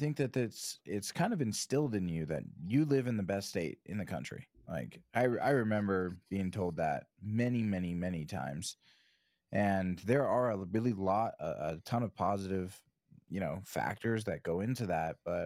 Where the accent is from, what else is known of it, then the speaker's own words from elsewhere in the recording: California, United States; Growing up in California, I do that too. I've never measured distance in miles.